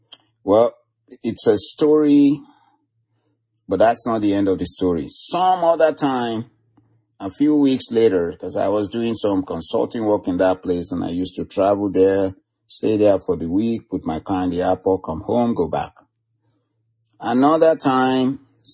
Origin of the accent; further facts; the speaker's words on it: Arizona, United States; I said, listen, I'm from Arizona. I'm not from here. And of course, my license plate said Arizona.